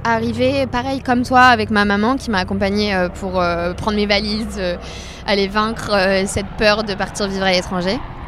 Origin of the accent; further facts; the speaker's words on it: France; complètement différent de ce qu'on fait chez nous en France, complètement différent de mon école à Lyon.